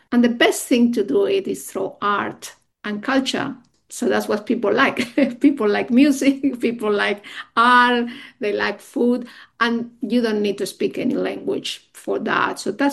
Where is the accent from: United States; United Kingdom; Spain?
Spain; Barcelona, Catalonia; English is a second language; moved away as an adult; now in Australia; I founded this charity 10 years ago when I came to Australia from Spain, from Barcelona.